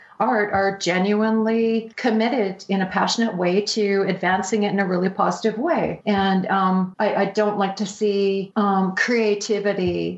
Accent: Canada; as a Canadian, I've benefited from enjoying throughout my entire life.

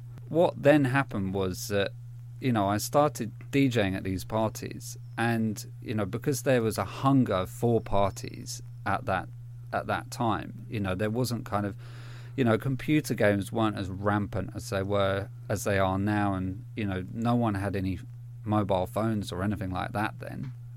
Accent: Southend-on-Sea, East of England, United Kingdom; But I was living in Southend, or I'm originally from Southend, or near Southend in Essex. And so, you know, I wasn't like living near one of the kind of the big hubs, like, you know, London, Manchester or Leeds.

